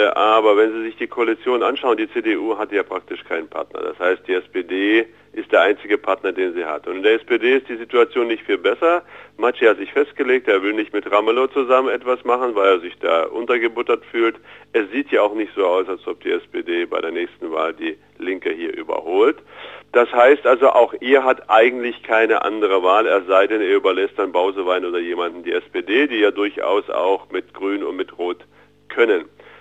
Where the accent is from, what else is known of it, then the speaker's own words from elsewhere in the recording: Thuringia, Germany; als Thüringer oder jemand, der seit seiner frühesten Kindheit hier in Thüringen lebt